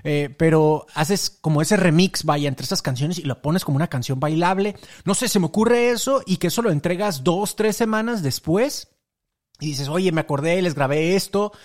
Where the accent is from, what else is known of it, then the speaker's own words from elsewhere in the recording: Venezuela; now in Mexico City, Mexico; Soy venezolano y desde hace 14 años vivo en la Ciudad de México. Y si bien no hay un día que pase que no extraña mi tierra